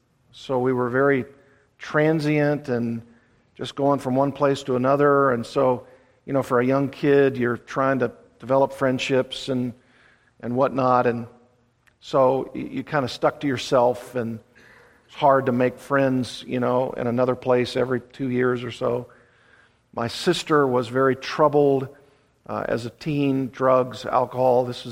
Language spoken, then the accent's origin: English; Fort Huachuca, Arizona, United States; born there; also born or lived in California; I was born in Arizona, in a little army hospital just near the border of Arizona and Mexico, Fort Huachuca. And what we weren't there for a long time. We moved subsequently to California.